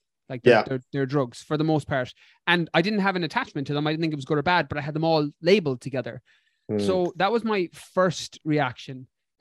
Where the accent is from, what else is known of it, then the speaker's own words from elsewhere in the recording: Ireland; accent: Irish; Very long, peculiar name that I struggle with my Irish accent.